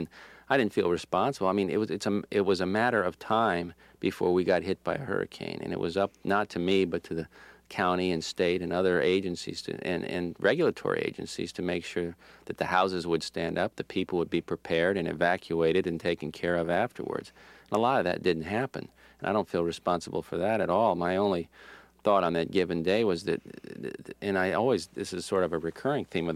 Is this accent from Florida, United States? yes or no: yes; Florida, United States; I mean, when you're born and raised in Florida, you have limited options. I mean, to me, Atlanta is the far north.